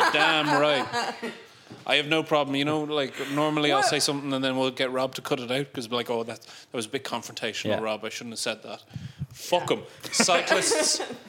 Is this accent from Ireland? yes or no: yes; Glendalough, Leinster, Ireland; Oh, my hometown.